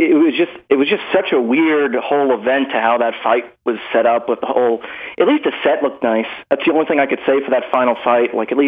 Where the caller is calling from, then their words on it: New Jersey, United States; from New Jersey.